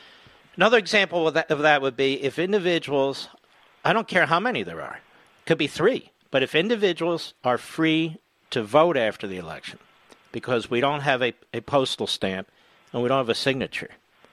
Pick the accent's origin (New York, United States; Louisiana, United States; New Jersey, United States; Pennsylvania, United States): Pennsylvania, United States; Philadelphia; You know, I'm from Philadelphia. Stuffing ballots, ballot stuffing is the name of the game.